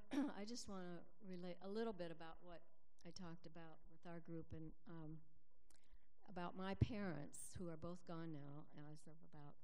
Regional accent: Ohio, United States; now in Kansas, United States; I'm from Ohio. I ended up here in Kansas, and it was fine.

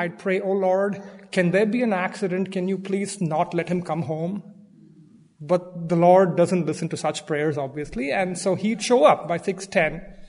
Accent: Delhi, India; moved away as an adult; now in United States; I was born and raised in India, in Delhi for the most part, and my father was a constant presence in my life for the 24 years I lived there until I moved to the U.S.

